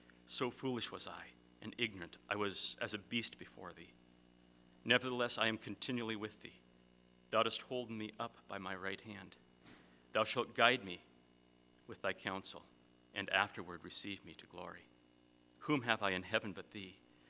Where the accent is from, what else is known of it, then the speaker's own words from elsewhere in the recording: Oregon, United States; When I grew up in Oregon, along the coast, we often would walk down the beaches and on the cliff sides that overlooked the vast Pacific.